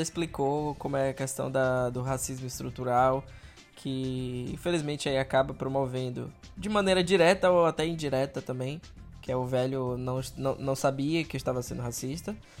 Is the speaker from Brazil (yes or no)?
yes; Brazil; a minha experiência enquanto brasileiro, enquanto latino, enquanto negro.